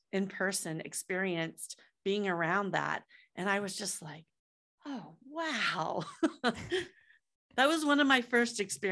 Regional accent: Des Moines, Iowa, United States; I grew up in Des Moines, which was 350,000 people at the time.

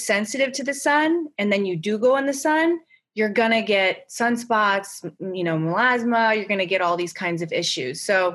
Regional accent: Chicago, Illinois, United States; moved away; I grew up in Chicago where we rarely saw the sun. So I kind of worshiped the sun.

